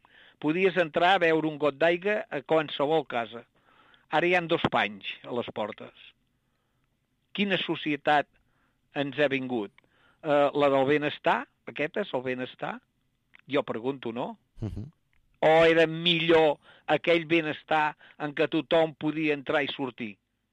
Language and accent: Catalan; Arbúcies, Catalonia, Spain; Jo sóc d'Arbúcies, un poble que ara tenim 7.000 habitants, no?